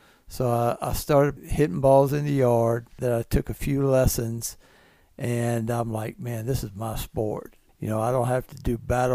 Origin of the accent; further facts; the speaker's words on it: Beaufort, South Carolina, United States; I grew up in Beaufort, South Carolina.